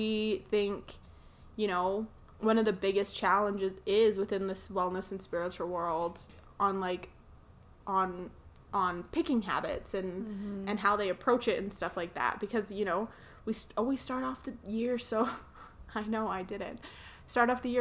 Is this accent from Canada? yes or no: yes; Okotoks, Alberta, Canada; because I'm from Okotoks and I've never had to take the bus.